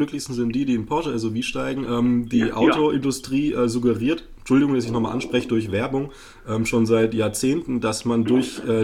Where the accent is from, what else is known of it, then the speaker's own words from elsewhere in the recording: Bavaria, Germany; ich komme aus dem Frankenland